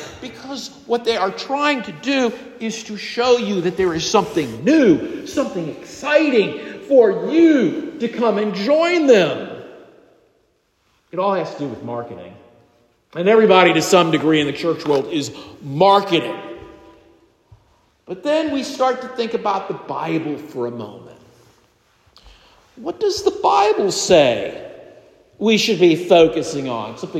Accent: Colonial Heights, Virginia, United States; Now, in my hometown of Colonial Heights, Virginia, Colonial Heights Baptist Church used to meet in a traditional building.

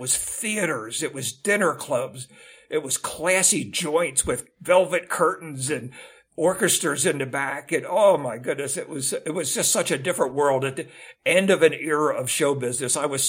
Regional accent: Chester, Pennsylvania, United States; grew up in my hometown of Chester, Pennsylvania.

